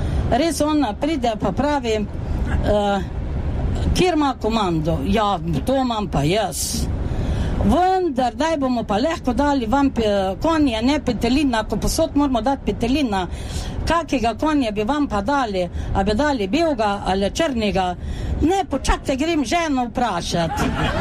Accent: Šoštanj, Savinja, Slovenia; Sem iz Šoštana, ki vsi vete, kje je Šoštan

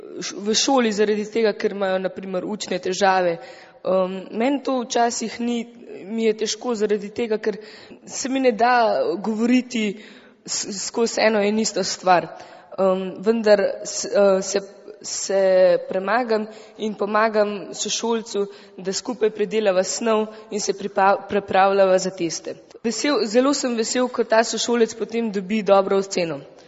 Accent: Ihan, Central Slovenia, Slovenia; iz Ihana in hodim v 8. razred osnovne šole.

